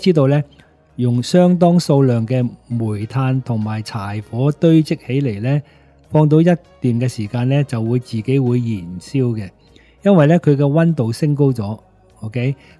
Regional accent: Hong Kong; 即係我哋香港人可能未有机会遇到啦

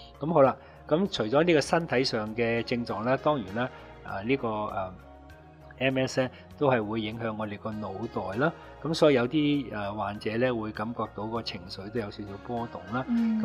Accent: China; 就比較食小麥多過食我哋中國人或者亞洲人食飯啦

